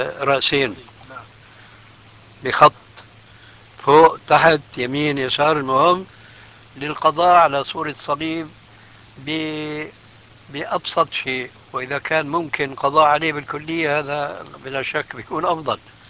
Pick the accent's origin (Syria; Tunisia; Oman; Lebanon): Syria; كما كانوا يفعلون عندنا في سوريا من عهد قريب